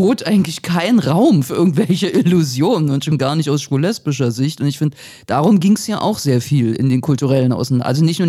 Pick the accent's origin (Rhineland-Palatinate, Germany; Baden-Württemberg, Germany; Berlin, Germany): Berlin, Germany; Ich muss als einheimische und gebürtige Neukölln und Kreuzbergerin natürlich auch die Einheimischen kurz verteidigen